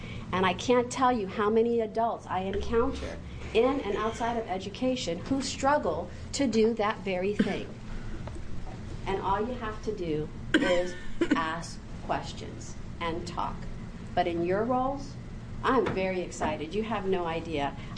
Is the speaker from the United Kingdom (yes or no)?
no; St. Thomas, U.S. Virgin Islands; I'm from St. Thomas, U.S. Virgin Islands